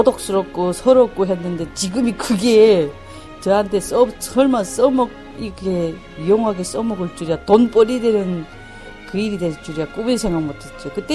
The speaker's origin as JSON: {"language": "Korean", "town": "Chongjin", "region": "North Hamgyong", "country": "North Korea", "tie": "born or raised there", "said": "내 고향이 장경북도 청진이 나오더라고요. 진짜 내 살던 청진은 좋은 곳이었어요. 예, 바다가 끼어 있고 국경이 중국 국경, 러시아 국경이 다 끼어 있거든요."}